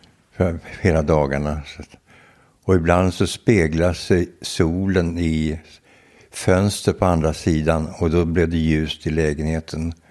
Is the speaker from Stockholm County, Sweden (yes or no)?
yes; Stockholm, Stockholm County, Sweden; born there; Jag är född på Kungsholmen, en liten gata som heter Kronobergsgatan.